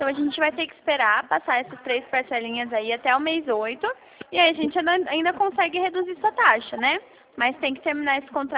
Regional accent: Bauru, São Paulo, Brazil; na verdade eu sou de Bauru

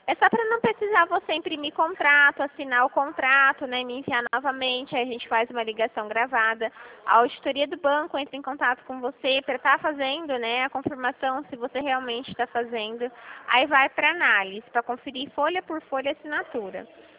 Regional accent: Dracena, São Paulo, Brazil; eu sou daqui de Dracena.

